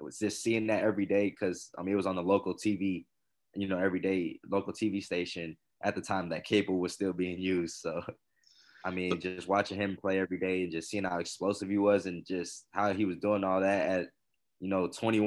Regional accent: Federal Way, Washington, United States; So I grew up in Federal Way, Washington.

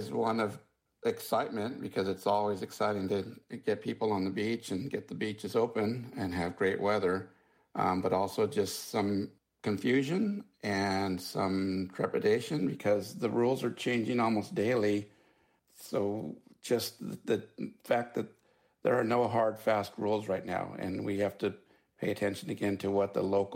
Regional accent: California, United States; I'm from Southern California, but even in Southern California, there are different entities that run the different beaches.

